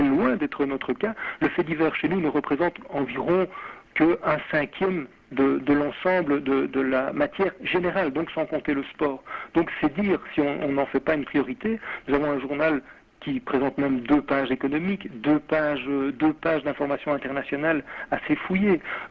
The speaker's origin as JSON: {"language": "French", "town": "Brussels", "region": "Brussels-Capital Region", "country": "Belgium", "said": "je suis bruxellois, comme vous probablement, eh bien, nous vivons dans une ville bah, qui produit énormément d'informations."}